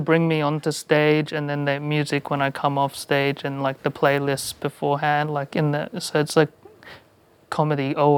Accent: Hornsby, New South Wales, Australia; Hornsby or Asquith.

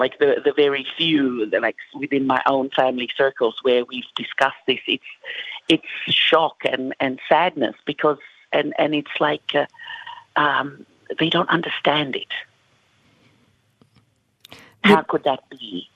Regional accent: Australia; and I'm also Australian.

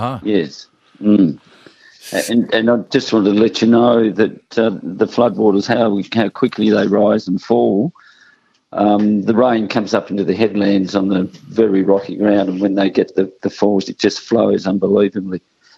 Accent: Tasmania, Australia; I'm up from Tassie, so you can imagine the difference lifestyle for me from Tasmania.

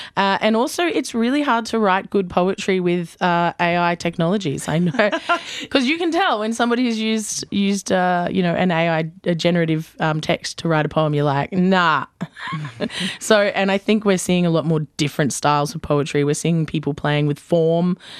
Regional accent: Weipa, Queensland, Australia; You can tell that I'm from Weipa.

